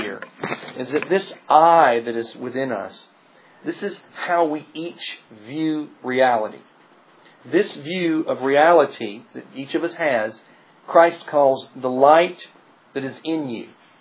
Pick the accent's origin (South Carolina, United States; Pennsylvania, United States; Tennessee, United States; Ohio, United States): Tennessee, United States; You know, I'm from Tennessee, so I have to keep it simple.